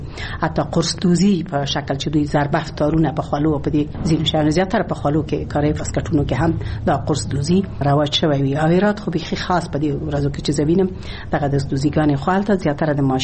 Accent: Ghazni, Afghanistan; born there; زه خو په غزنی کې زیږیدلې ما او د غزنی خلک مې لیدلې دي

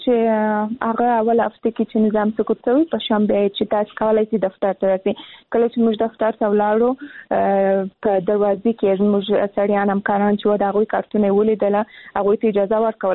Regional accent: Kandahar, Afghanistan; زه هم د کندهار ولایت څخه یم،

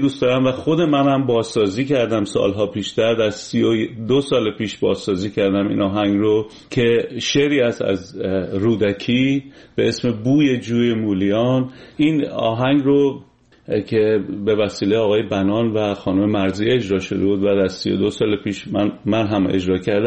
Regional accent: Iran; هم در کار ما که ایرانی هستیم مؤثر بودن

